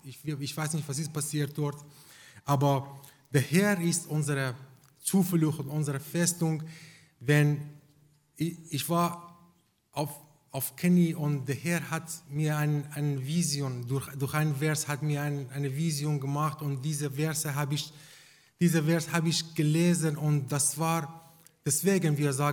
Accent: Iran; German is a second language; ich habe hier ein Anliegen für meine Heimatland Iran

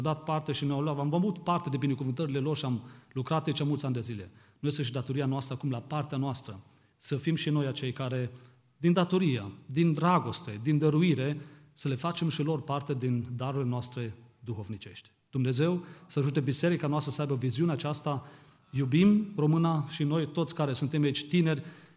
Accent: Rădăuți, Suceava County, Romania; Sunt din Rădăuți și acolo, acum câțiva ani, numai în 2015, am fost acolo și am văzut deodată în Rădăuți, în nordul Sucevei, dacă știți, nu știți unde este

